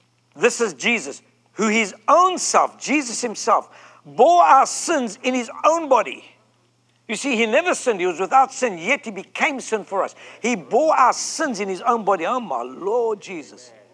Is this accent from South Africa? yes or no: yes; South Africa; I'm from South Africa. I can get away with that language.